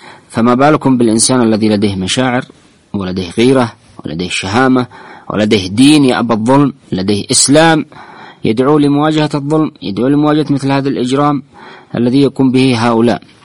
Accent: Yemen; أصبح اليوم واقع عندنا في اليمن

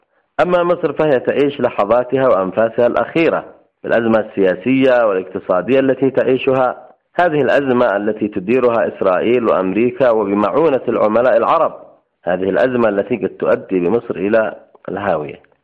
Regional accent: Yemen; ولنا نحن كيمنيين

